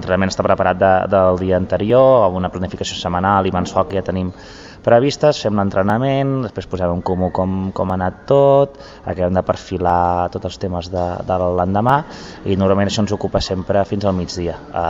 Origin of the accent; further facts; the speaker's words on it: Reus, Catalonia, Spain; soc molt de Reus i que sento molt Reus com a meu. De fet, les meves xarxes socials, el meu Twitter, el primer que poso és reusenc.